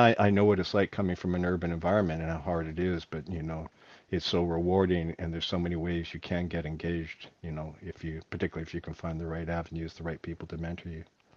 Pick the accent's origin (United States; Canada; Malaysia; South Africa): Canada; And so for me, growing up in Canada, doing a lot of time up in the bush